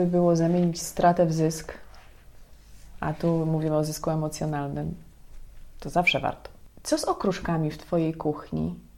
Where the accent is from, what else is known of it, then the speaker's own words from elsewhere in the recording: western Poland, Poland; ja też jestem wychowana, urodzona może bardziej na ziemiach zachodnich.